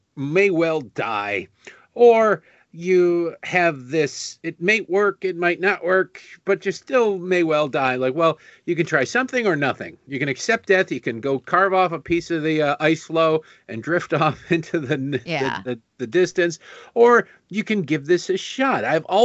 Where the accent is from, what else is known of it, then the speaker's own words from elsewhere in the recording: Detroit, Michigan, United States; also born or lived in Baltimore; And I grew up in Detroit and I lived in Baltimore and I've seen corruption.